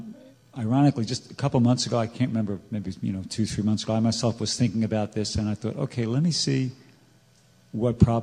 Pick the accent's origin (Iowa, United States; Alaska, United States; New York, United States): New York, United States; I'm New Yorker, so you know.